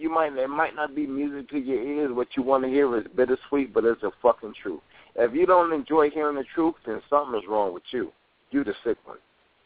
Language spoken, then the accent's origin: English; Brooklyn, New York, United States; I grew up in Brooklyn in the 80s.